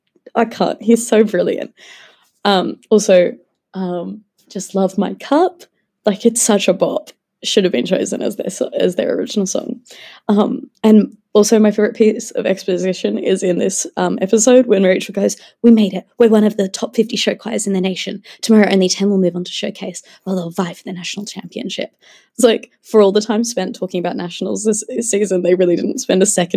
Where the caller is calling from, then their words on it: Melbourne, Victoria, Australia; my pronouns are she, they. I'm recording from Melbourne, Australia.